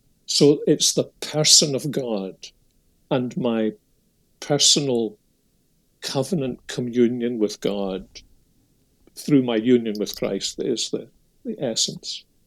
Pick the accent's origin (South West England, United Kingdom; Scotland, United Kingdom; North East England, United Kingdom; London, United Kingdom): Scotland, United Kingdom; when I was a youngster growing up in Protestant Scotland